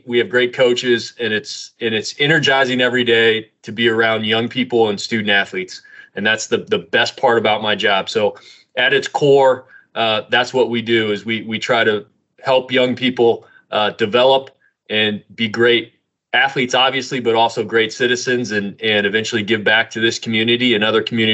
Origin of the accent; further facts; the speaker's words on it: Lincoln, Nebraska, United States; I always say it started with growing up in Lincoln, Nebraska in the 80s and 90s.